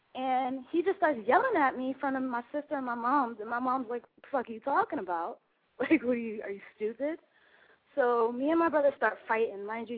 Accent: Brooklyn, New York, United States; there was this female in my neighborhood, and I'm from Brooklyn, so I guess she had some type of feelings for me or whatever.

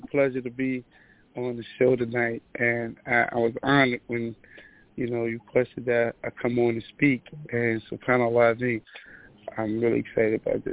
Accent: Newark, New Jersey, United States; But I was born and raised in Newark. I'm 43 years old, married, homeowner, two kids, the older, 23 years old.

